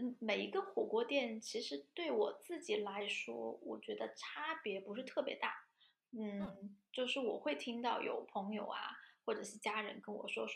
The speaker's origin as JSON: {"language": "Chinese", "town": "Chengdu", "region": "Sichuan", "country": "China", "said": "那废话，我是成都人呀，我再怎么差我是成都人呀。"}